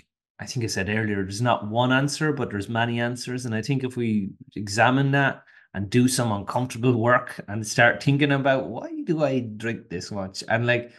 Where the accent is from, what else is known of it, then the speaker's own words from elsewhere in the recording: Ireland; Obviously, I'm stereotypically Irish, so there's all those stereotypes there.